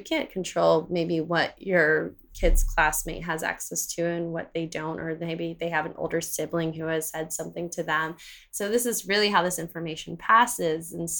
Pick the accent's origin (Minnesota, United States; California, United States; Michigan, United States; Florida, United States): Florida, United States; Miami; I was growing up in Miami in the early 2000s.